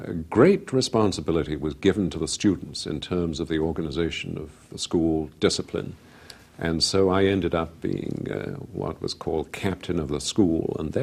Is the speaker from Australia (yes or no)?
no; England, United Kingdom; I was born in England and grew up there. I was educated at Solihull School, which when I went was an all-boys school, an independent school.